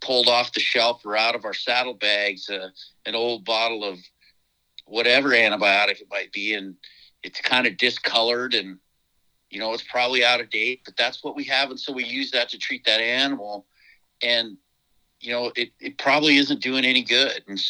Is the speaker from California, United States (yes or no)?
no; Montana, United States; I mean, I grew up in Montana, and a lot of the rural places where cattle are raised, the veterinarians are far, few and far in between.